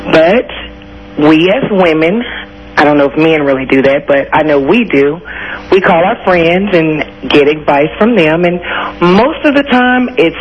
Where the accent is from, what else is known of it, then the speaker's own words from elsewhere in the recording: Richardson, Texas, United States; I'm from Dallas. I'm actually from Richardson, Texas, which is right outside of Dallas.